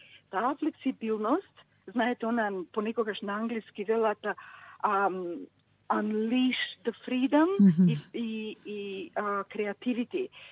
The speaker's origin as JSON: {"language": "Macedonian", "region": "Skopje", "country": "North Macedonia", "tie": "born there", "said": "Инако јас сум родена во Скопје, Македонија"}